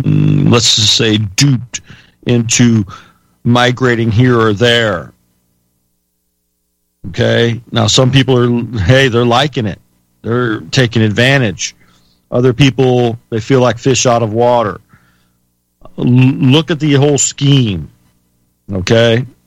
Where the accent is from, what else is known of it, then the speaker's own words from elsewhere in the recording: United States; I'm an American, and I'll always be an American patriot.